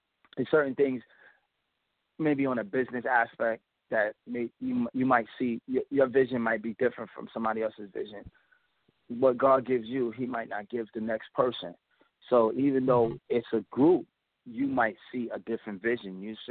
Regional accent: Queens, New York, United States; also born or lived in Brooklyn; now in Long Island, United States; Well, I was born in Brooklyn. I was born in Brooklyn and raised in Queens, and then later on in the years, I moved to Long Island.

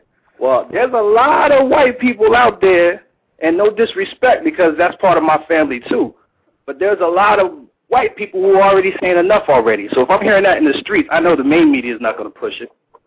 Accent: California, United States; I grew up in California. When I came over to the East Coast

